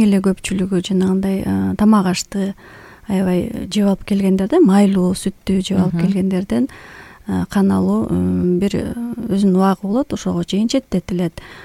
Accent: Kochkor, Naryn Region, Kyrgyzstan; Өзүм Нарындын Кочкор өрөөнүн кызы болом. Чоң ата, чоң апамдын колунда тарбияланып өскөм, чоңойгом.

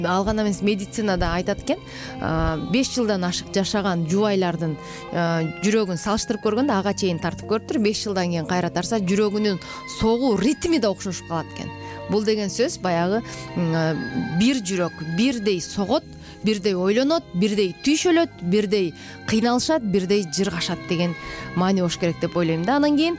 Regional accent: Jalal-Abad, Jalal-Abad Region, Kyrgyzstan; менин кайын журтум атбашыдан, өзүм Жалал Абаддан.

